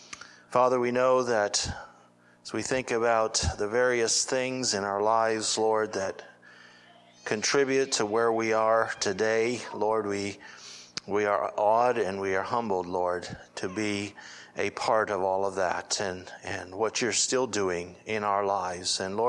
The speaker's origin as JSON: {"language": "English", "region": "Ohio", "country": "United States", "said": "I'm from Ohio, from the Faith Christian Fellowship congregation in Ohio."}